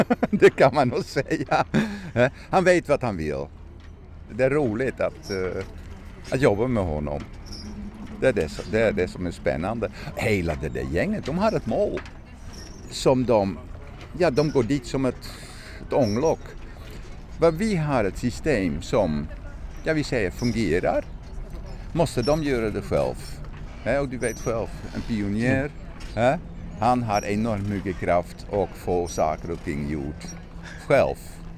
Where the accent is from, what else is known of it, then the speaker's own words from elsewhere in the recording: Netherlands; och jag är från Holland.